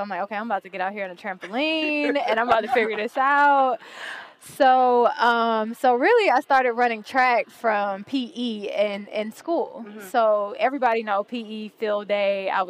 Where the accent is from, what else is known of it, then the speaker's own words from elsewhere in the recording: Decatur, Georgia, United States; So I grew up in Decatur, Georgia, which is a smaller suburb outside of Atlanta. But then we moved to Douglasville, which was more suburban.